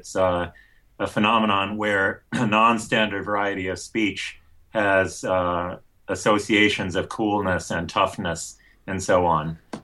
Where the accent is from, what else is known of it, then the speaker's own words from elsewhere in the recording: Texas, United States; also born or lived in Germany; growing up in Texas. I was exposed to Spanish and English. And then we moved to Germany. So I was exposed to German.